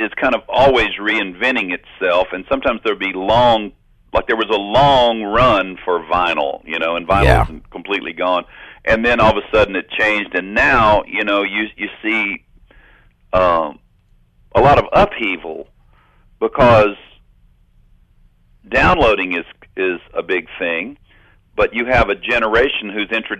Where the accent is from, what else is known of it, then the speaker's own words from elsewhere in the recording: Mississippi, United States; they're from Georgia. I'm from Mississippi. We're about the same age